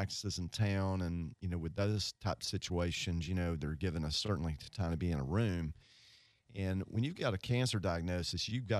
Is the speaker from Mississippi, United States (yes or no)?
yes; Mississippi, United States; I grew up in Northeast Mississippi. I got a pharmacy degree at University of Mississippi, Ole Miss, hottie toddy.